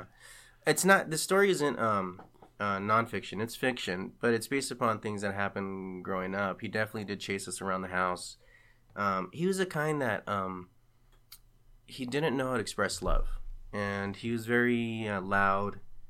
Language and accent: English; East Los Angeles, California, United States; I grew up in East LA. We lived in a house behind my grandfather's house, or rather my uncle's house where my grandfather lived.